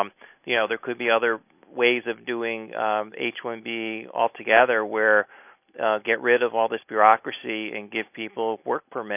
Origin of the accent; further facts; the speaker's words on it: United States; speaking as an American who, you know, doesn't even like to wait in line 5 minutes when I go to a movie theater to buy a ticket